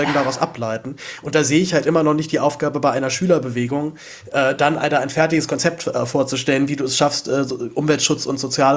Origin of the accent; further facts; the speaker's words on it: Berlin, Germany; ich komme selber aus einem Hartz-IV-Haushalt und meine Eltern haben immer nur aufgestockt auf Hartz-IV dazu bin ich aber auch noch in Zehlendorf aufgewachsen, also in einem wirklich sehr gutbürgerlichen Stadtteil